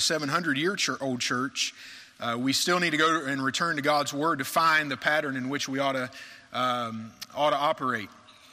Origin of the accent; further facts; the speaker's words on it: West Virginia, United States; My wife Amy graduated in 2004. We're both from West Virginia, but we didn't meet till we got here to Crown College.